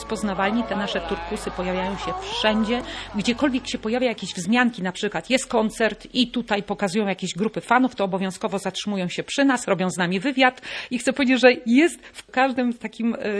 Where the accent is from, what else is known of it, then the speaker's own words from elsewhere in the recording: Gdańsk, Pomeranian Voivodeship, Poland; ja już o to zadbałam jako gdańszczanka